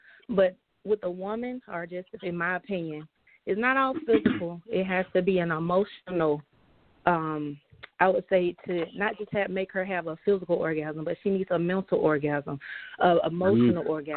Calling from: Albany, Georgia, United States; I'm calling from Albany, Georgia.

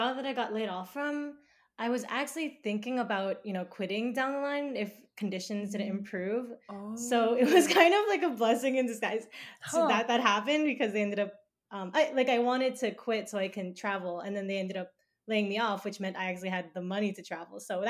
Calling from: Philippines; I'm calling from the Philippines right now.

